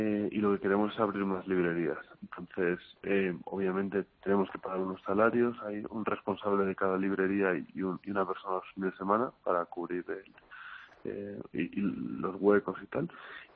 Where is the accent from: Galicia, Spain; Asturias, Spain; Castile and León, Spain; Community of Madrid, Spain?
Community of Madrid, Spain; Madrid; nosotros somos de Madrid, queríamos que en nuestra ciudad la gente fuera pues más productiva y más ética